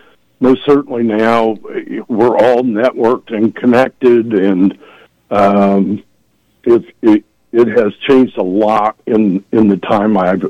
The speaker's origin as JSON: {"language": "English", "town": "Emporia", "region": "Kansas", "country": "United States", "tie": "born or raised there", "said": "Of course, I grew up in Emporia."}